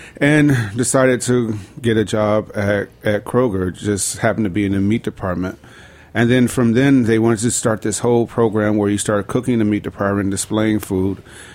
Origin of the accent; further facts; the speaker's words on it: Chicago, Illinois, United States; now in Atlanta, United States; So I just see those seasonal things happen so much more in Atlanta than I did growing up in Chicago.